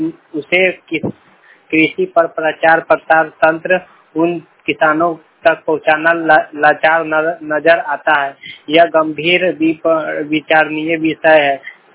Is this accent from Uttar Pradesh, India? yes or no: no; Riga, Bihar, India; और मेरा गांव का नाम है रीगा गोवाना और ग्राम पंचायत है दोस्तों मेरा रीगा द्वितीय।